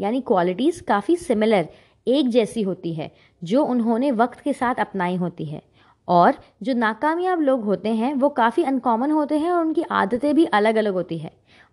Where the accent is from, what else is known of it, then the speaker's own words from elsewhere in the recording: India; मैं इंडिया से हूँ और ये पाकिस्तान से।